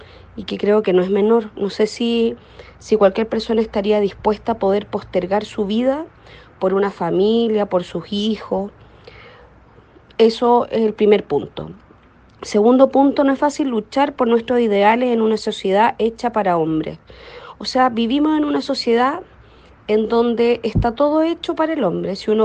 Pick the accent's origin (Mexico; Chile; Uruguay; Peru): Chile; Soy chilena, vivo en Santiago de Chile.